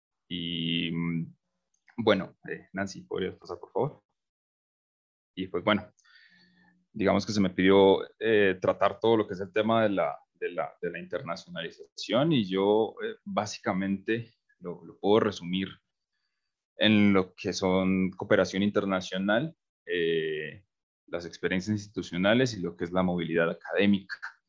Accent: Pereira, Risaralda, Colombia; now in Mexico City, Mexico; yo soy originario de Colombia, de la región andina, del eje cafetero, particularmente de una ciudad pues, relativamente pequeña comparada con la Ciudad de México, que es la ciudad de Pereira. No son más de 500.000 habitantes

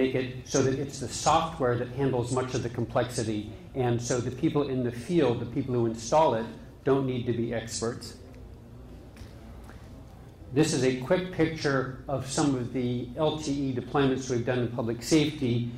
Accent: Boston, Massachusetts, United States; The good news is I'm from Boston, but I don't have a Boston accent.

